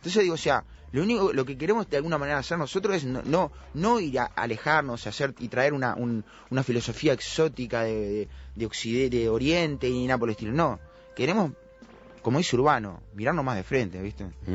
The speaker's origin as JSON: {"language": "Spanish", "country": "Uruguay", "said": "soy un uruguayo que está diciendo las cosas de la mejor manera"}